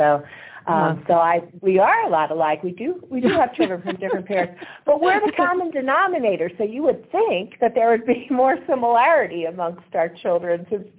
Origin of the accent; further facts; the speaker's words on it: Allentown, Pennsylvania, United States; born there; also born or lived in Japan; I was born in Allentown, Pennsylvania